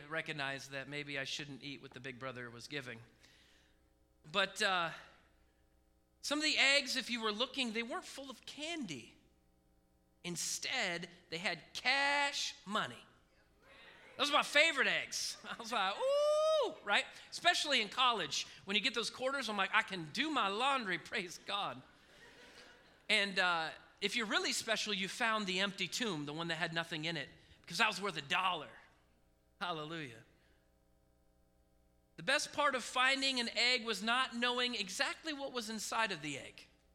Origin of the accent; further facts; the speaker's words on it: Oregon, United States; When we were growing up in Oregon, one of my favorite family traditions was the yearly Easter egg hunt.